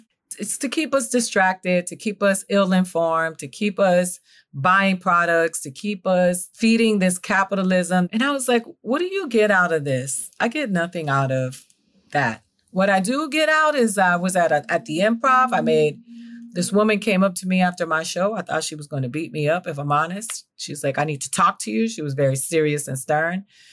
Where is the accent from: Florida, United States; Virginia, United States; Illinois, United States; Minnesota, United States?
Florida, United States; Miami; I'm from Miami too, and you my hero.